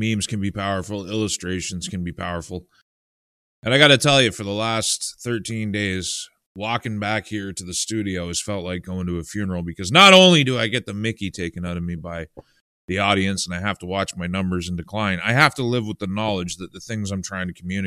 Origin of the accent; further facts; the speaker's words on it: Canada; I'm still a Canadian with a king.